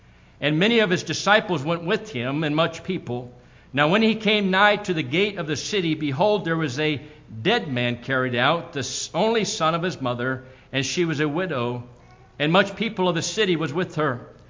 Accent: Midwest, United States; I'm from the Midwest. My home church is there. And we've always kind of stayed in the Midwest.

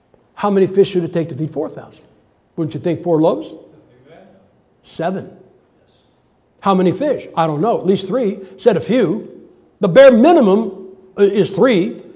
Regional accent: Ohio, United States; I'm from Ohio, we're the Buckeyes, and our rivalry is Michigan.

